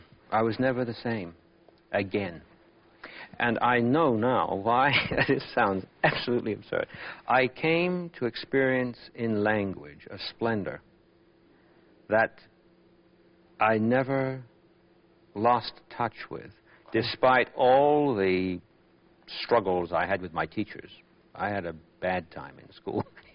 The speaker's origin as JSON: {"language": "English", "region": "England", "country": "United Kingdom", "tie": "born or raised there", "lives_now": "United States", "said": "When I was very small, growing up in England, I was put to school rather earlier than many American children put to school."}